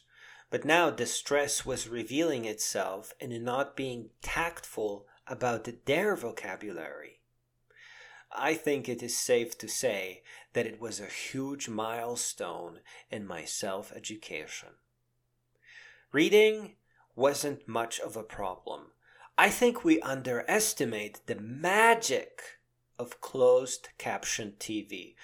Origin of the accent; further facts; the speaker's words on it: Poland; accent: Polish; English is a second language; English, and I still pronounce it the Polish way with the hard Z. But get this, later it turned out my accent was fine.